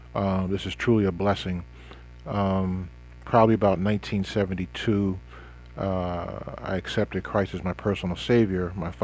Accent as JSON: {"language": "English", "town": "Cheltenham", "region": "Pennsylvania", "country": "United States", "tie": "born or raised there", "also_born_or_lived": "Levittown", "said": "Growing up, I grew up in Cheltenham. I went to the Cheltenham School District. But I graduated from the Chamonix area. I moved out there to Levittown"}